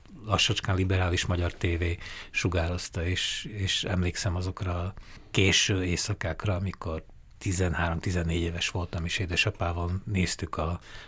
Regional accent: Košice, Košice Region, Slovakia; Tehát egy ilyen nagyon kellemes közegben nőttem fel, ahol mindenki mindenkit ismert

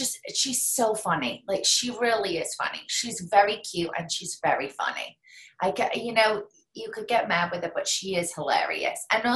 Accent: England, United Kingdom; I'm English. It's like ingrained in me.

